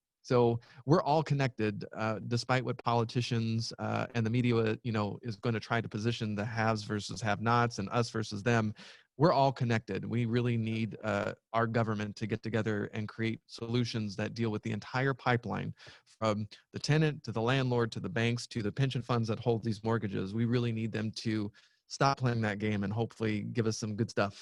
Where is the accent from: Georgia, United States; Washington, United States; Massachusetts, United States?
Massachusetts, United States; Boston; So apparently I'm from Boston, but it's really, really hot.